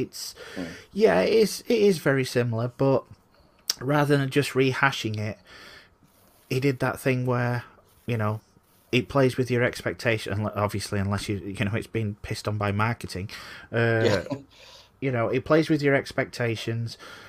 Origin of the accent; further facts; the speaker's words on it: United Kingdom; I'm as guilty as anyone for, you know, loving a happy ending despite my being British